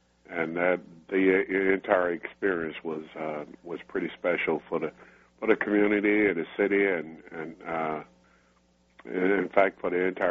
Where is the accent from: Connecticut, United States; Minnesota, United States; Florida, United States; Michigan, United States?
Florida, United States; Shipley; Well, actually, I was born and basically raised in Shipley, Florida.